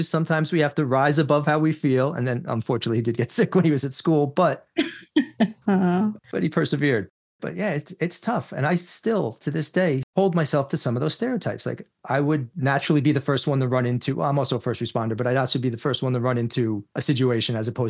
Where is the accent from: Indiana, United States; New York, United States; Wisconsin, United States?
New York, United States; I grew up in New York. I'll tell you what yelling looks like.